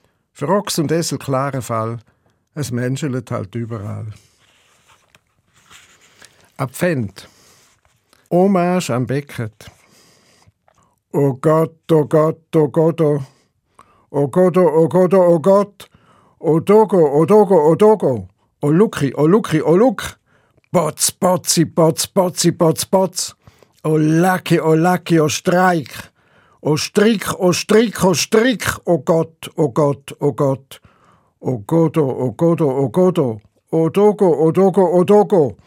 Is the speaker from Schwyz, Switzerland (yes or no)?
no; Rorschach, St. Gallen, Switzerland; accent: St. Gallen dialect; mein Dialekt ist ein St. Galler Dialekt, aber nicht ein reiner Stadt-St. Galler-Dialekt, sondern ein Dialekt von Rorschach und Umgebung. Das ist ja die Grenze zum Rintel. Ich fühle mich eigentlich als Unterrintler. So bin ich aufgewachsen.